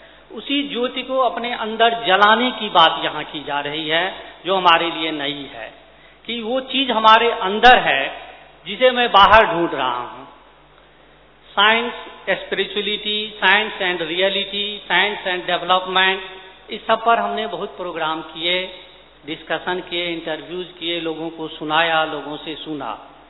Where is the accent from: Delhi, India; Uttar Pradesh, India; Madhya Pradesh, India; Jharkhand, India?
Delhi, India; मैं दिल्ली से आया हूँ।